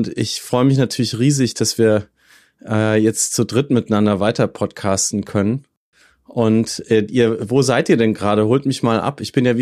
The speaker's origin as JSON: {"language": "German", "town": "Nuremberg", "region": "Bavaria", "country": "Germany", "moved": "yes", "lives_now": "New York, United States", "said": "Als New Yorker, der ich wahlweise bin, ursprünglich Nürnberger, aber jetzt seit 12 Jahren New Yorker"}